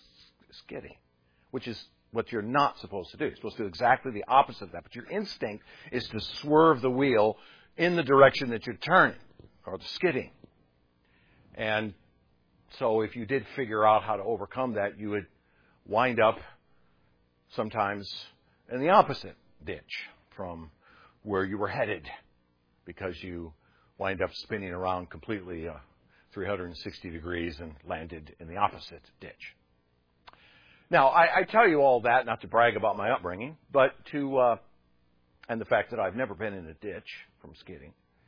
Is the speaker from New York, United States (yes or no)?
no; Minnesota, United States; I grew up in Minnesota, the land of 9 months of winter and 3 months of road repair.